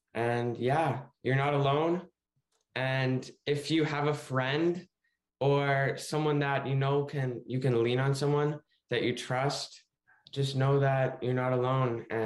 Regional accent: Kelowna, British Columbia, Canada; also born or lived in Edmonton; Well, I was born in Edmonton, Alberta, but moved to Kelowna when I was three.

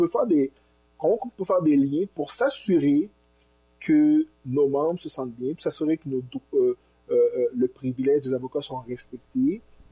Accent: Granby, Quebec, Canada; je viens de Granby, je viens d'une ville qui avait à l'époque 95% de population blanc francophone.

